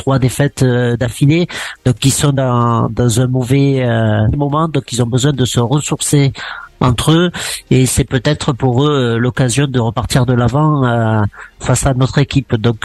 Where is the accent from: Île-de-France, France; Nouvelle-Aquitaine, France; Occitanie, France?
Nouvelle-Aquitaine, France; Agen; now in Angoulême, France; je suis angoumoisin maintenant, mais je suis originaire d'Agen. J'ai passé presque 30 ans à Agen